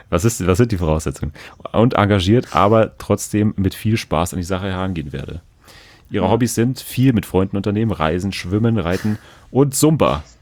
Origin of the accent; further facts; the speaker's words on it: Munich, Bavaria, Germany; born there; Ich bin als gebürtige Münchnerin leider schon fast ein seltenes Exemplar in München.